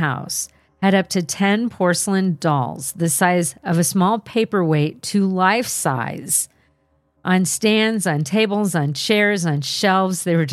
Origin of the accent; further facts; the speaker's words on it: California, United States; I'm from Southern California, but this one time was my one trip to Canada visiting extended family.